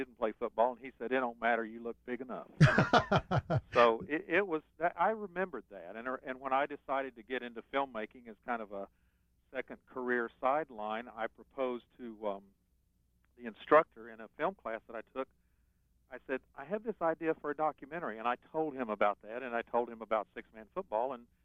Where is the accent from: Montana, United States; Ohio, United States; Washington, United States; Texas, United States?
Texas, United States; Lubbock; And we said, "Well, we're from Lubbock," and we're high school kids.